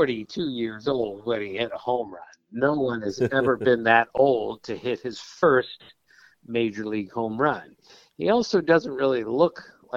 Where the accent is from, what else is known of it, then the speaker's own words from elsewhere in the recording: Maryland, United States; And I did, of course, keep my eye on the Orioles because they were in my home state.